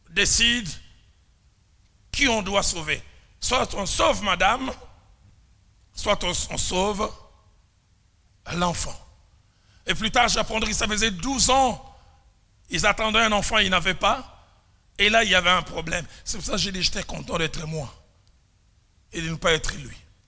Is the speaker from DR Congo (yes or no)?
yes; Kinshasa, DR Congo; J'étais allé visiter quelqu'un chez nous à Kinshasa, aux cliniques appelées Ngaliema.